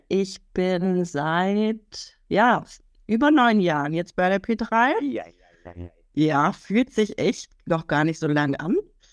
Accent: Baden-Württemberg, Germany; ist schnell am Bodensee, da wo ich herkomme.

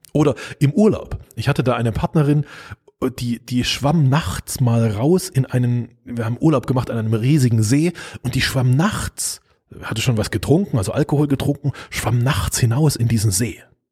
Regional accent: Budapest, Hungary; also born or lived in Germany; Und vielleicht weißt du, dass ich halb Ungar bin. Ja, ich bin in Budapest aufgewachsen. Also ich bin halb Ungarisch und halb Deutsch.

